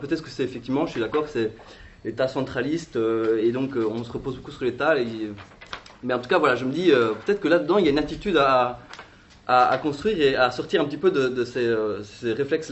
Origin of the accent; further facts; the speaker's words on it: Belgium; Moi, je ne suis pas français non plus. Je suis belge.